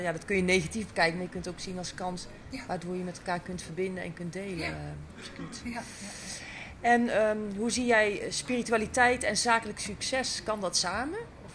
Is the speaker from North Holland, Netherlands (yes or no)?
no; North Brabant, Netherlands; zoals jullie weten kom ik ook uit Brabant. Dus ik ben weer terug in Tilburg.